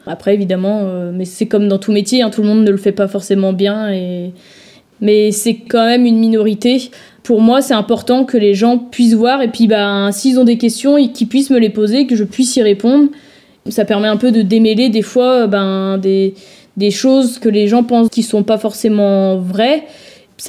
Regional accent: Bannalec, Brittany, France; Je suis de Banalec, je suis du Finistère, la Sud.

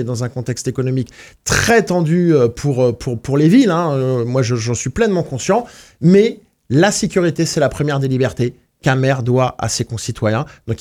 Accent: Rennes, Brittany, France; je suis rennais, breton

